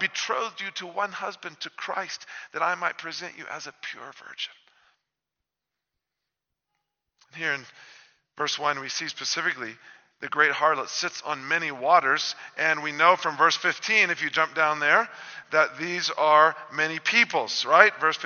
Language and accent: English; Bible Belt, United States; including where I grew up in the Bible Belt in the States